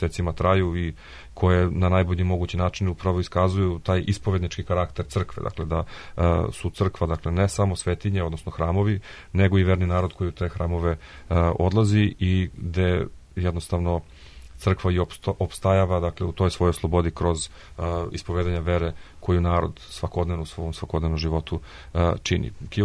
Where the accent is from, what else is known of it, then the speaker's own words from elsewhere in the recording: Montenegro; sa nekim današnjim dešavanjima u Ukrajini i kod nas u Crnoj Gori